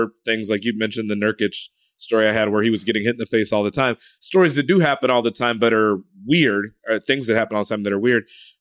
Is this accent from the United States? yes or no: yes; Chicago, Illinois, United States; I grew up in Chicago.